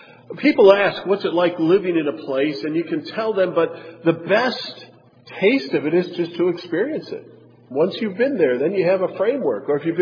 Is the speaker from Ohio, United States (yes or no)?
no; Wisconsin, United States; I used to live in Minnesota for a while. I grew up in Wisconsin